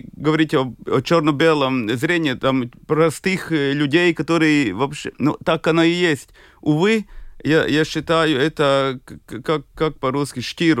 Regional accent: Latgale, Latvia; Ну, а я вообще латгалец. Ну, мне я такой своеобразный латыш.

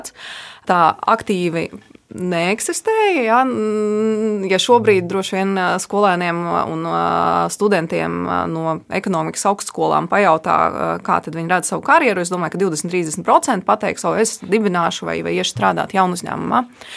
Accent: Jelgava, Zemgale, Latvia; Es vispār esmu meitene no Jelgavas, no ļoti, ļoti tādas vienkāršas pieticīgas ģimenes, mācījos parastā skolā

